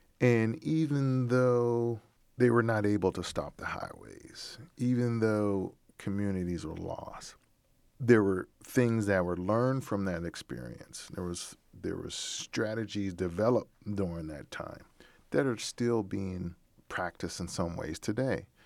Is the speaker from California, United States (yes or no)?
no; Pittsburgh, Pennsylvania, United States; now in Milwaukee, United States; And, you know, here in Milwaukee, we hear about Bronzeville. I was growing up in Pittsburgh, you hear about the Hill District.